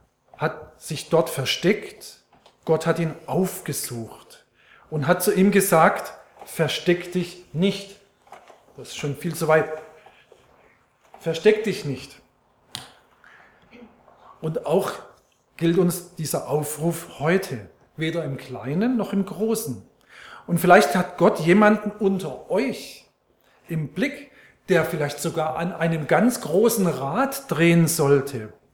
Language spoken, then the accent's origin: German; Baden-Württemberg, Germany; Also ich bin Badener.